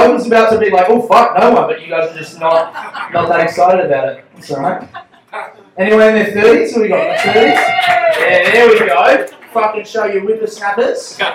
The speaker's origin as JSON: {"language": "English", "country": "Australia", "said": "So I'm Australian, but I'm half Colombian."}